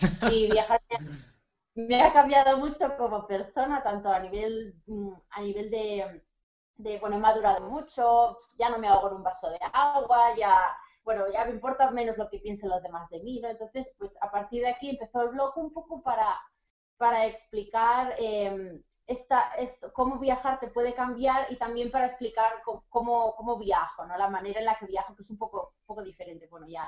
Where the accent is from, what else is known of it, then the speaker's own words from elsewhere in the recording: Barcelona, Catalonia, Spain; born there; now in Tarragona, Spain; yo tengo 24 años y soy nacida en Barcelona, pero vivo en un pueblo llamado Tarragona, una ciudad.